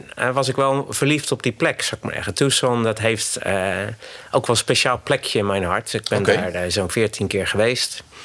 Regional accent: Netherlands; als Nederlander

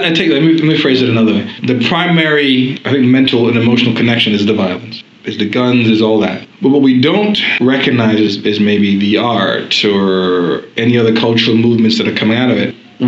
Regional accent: New York City, New York, United States; also born or lived in Caribbean; I mean, I was born in the Caribbean, but grew up, for the most part, from age 9 to 18 in New York City.

